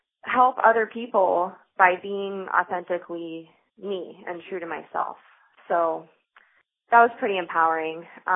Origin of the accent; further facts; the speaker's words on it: Texas, United States; also born or lived in Colorado; now in Dublin, Ireland; I am originally from Texas. I moved to Colorado in 2010, and now I'm currently living in Dublin, Ireland.